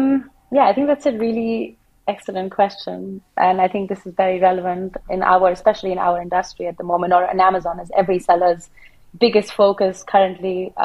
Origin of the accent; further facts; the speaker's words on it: Middle East, United Arab Emirates; also born or lived in India; now in Berlin, Germany; I am originally from India. I grew up in the Middle East. I've been in Berlin for the past 5 years.